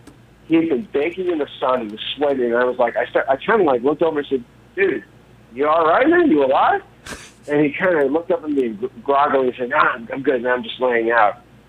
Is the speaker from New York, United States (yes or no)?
yes; New York, United States; now in North Hollywood, United States; We moved out here from New York.